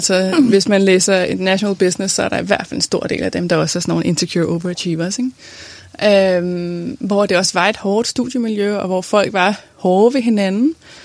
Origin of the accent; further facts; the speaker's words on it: Copenhagen, Capital Region of Denmark, Denmark; der måtte være andre end mine 10 veninder hjemme i København, der læste med